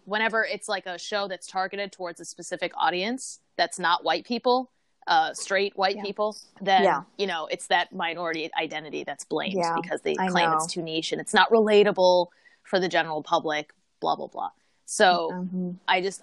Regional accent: Michigan, United States; moved away; I grew up in Michigan. Aphrodite lived there for a long, long time. Sadly, neither of us are there now.

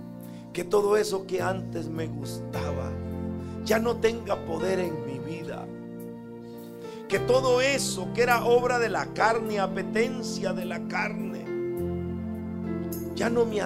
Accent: San Francisco Gotera, Morazán, El Salvador; Cuando llegaba a mi pueblo, donde yo había crecido, a San Francisco Gotera, Morazán

